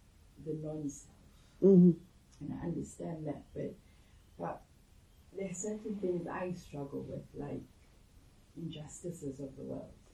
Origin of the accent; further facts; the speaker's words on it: South Africa; now in United Kingdom; I'm from South Africa, so I know the other side of the point of racism. I live in Britain now and have done for 15 years